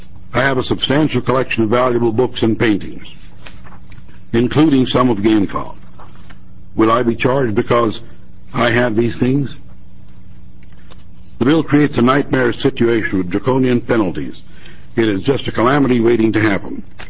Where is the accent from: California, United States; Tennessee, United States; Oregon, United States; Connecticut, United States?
Oregon, United States; from Benton County, Oregon.